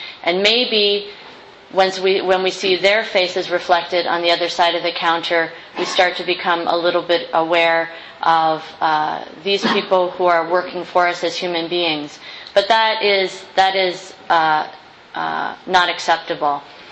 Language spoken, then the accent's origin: English; Canada; now in United States; I increasingly feel like an immigrant to the United States. At first when I came from Canada, I didn't